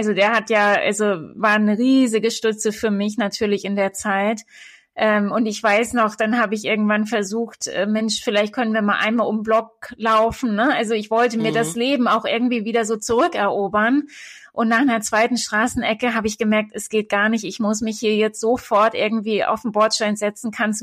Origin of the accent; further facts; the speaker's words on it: Schleswig-Holstein, Germany; Und ich komme eben ursprünglich aus Nordfriesland.